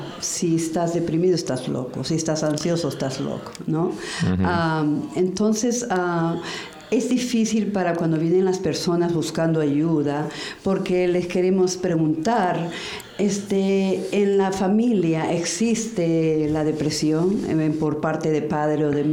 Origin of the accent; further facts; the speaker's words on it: Peru; Yo soy originaria de Perú.